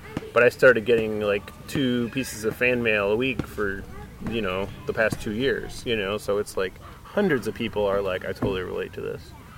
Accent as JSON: {"language": "English", "town": "Cleveland", "region": "Ohio", "country": "United States", "tie": "born or raised there", "said": "So it's, like, where I grew up in Cleveland, it was, like"}